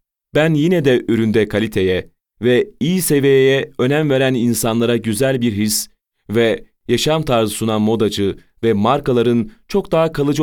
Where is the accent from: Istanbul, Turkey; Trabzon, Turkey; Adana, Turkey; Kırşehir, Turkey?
Istanbul, Turkey; also born or lived in Bursa / Edirne / Vienna; İstanbul doğumluyum. Çocukluğum Bursa, Edirne ve İstanbul'da geçti. İstanbul Alman Lisesi'ni bitirdikten sonra Avusturya'nın başkenti Viyana'da üniversitede işletme tahsil ettim.